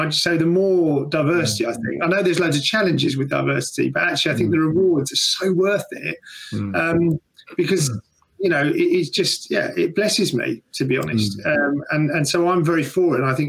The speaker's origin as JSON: {"language": "English", "region": "London", "country": "United Kingdom", "tie": "born or raised there", "said": "I mean, you know, I'm English. I've lived inside the M25 my whole life."}